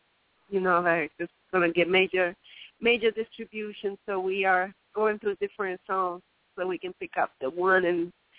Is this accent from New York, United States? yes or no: yes; New York, United States; maybe I'm from New York, so a lot of people come here to make their dreams come true